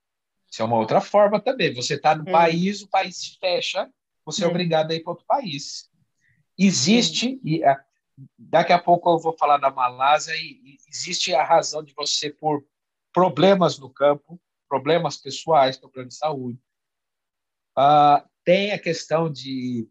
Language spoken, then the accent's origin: Portuguese; Bragança Paulista, São Paulo, Brazil; Eu sou de São Paulo, mesmo a cidade, eu cresci no interior, em Bragança Paulista, é uma cidade maior